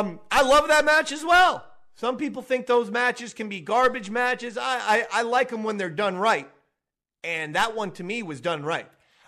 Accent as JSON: {"language": "English", "region": "New Jersey", "country": "United States", "tie": "born or raised there", "said": "I grew up in New Jersey. I've been a WWE fan since in 1984, okay?"}